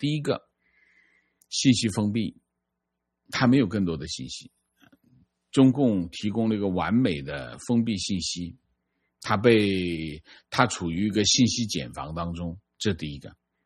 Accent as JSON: {"language": "Chinese", "country": "Malaysia", "said": "是的，我是大马人"}